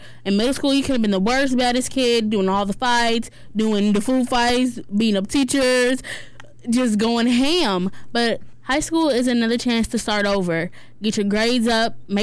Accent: Lawrence Township, United States; I was born and raised in Lawrence Township.

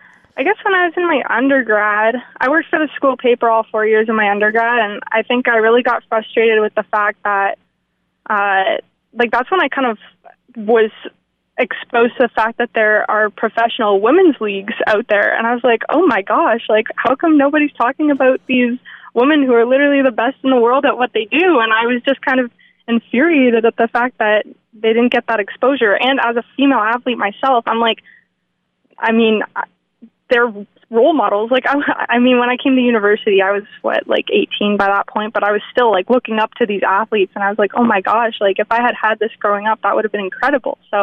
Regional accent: Ontario, Canada; I grew up kind of near Toronto in Canada

